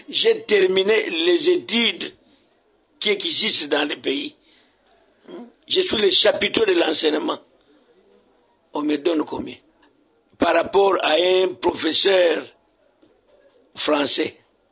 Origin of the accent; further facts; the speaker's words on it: Kongo Central, DR Congo; quelqu'un qui se trouve à Lukungamputu, chez moi au Congo central, territoire de Kasongulu